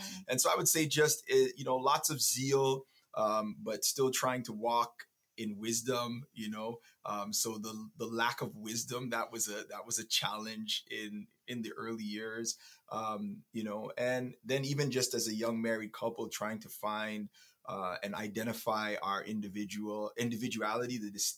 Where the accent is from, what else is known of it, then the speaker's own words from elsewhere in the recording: Toronto, Ontario, Canada; also born or lived in Plainfield, New Jersey, United States; I was born in Plainfield, New Jersey. And when I was one, My family moved to Toronto. I'm a Scarborough boy. I grew up in Malvern.